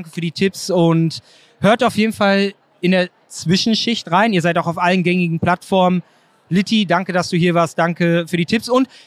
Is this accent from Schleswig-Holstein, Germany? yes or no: no; North Rhine-Westphalia, Germany; Ich habe ja gesagt, ich bin im Ruhrpott aufgewachsen.